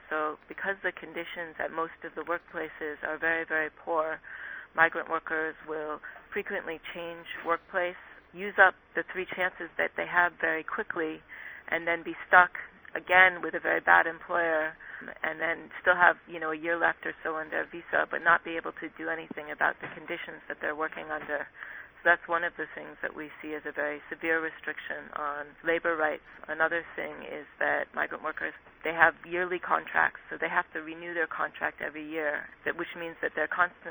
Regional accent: Nepal; moved away as an adult; now in South Korea; In my case, I came to Korea from Nepal in 1992 in October, and I came on a tourist visa, so I've been working in an undocumented status.

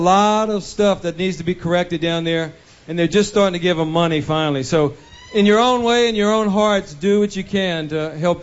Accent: Louisiana, United States; We'd be amiss if we didn't say this, because we're from Louisiana.

